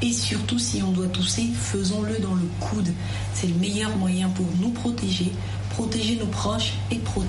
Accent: Gabon; je suis chanteuse et je suis gabonaise.

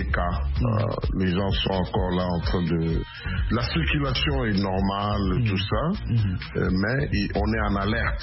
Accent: Perth, Western Australia, Australia; dans la ville où je suis de Perth, quand je vais à Singapour

